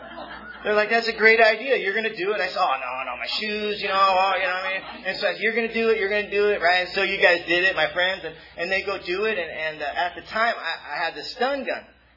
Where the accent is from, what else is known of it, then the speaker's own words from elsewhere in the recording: Mission Viejo, California, United States; The time I was in high school, and I grew up in Mission Viejo, California. If you're familiar with Mission Viejo, California, it's the suburbs, you know what I mean?